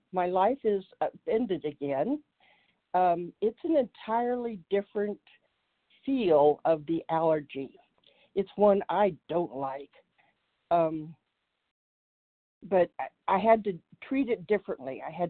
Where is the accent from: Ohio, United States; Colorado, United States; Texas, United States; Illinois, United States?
Colorado, United States; Yes, I am from Colorado.